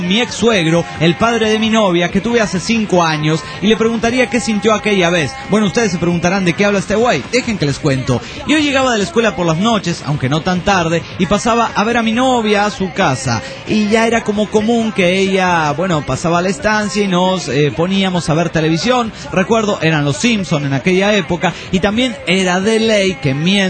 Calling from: Mexico City, Mexico; de México, México.

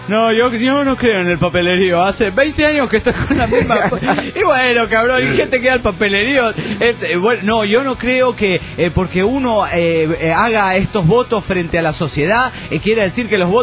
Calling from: Tucumán, Argentina; de Tucumán.

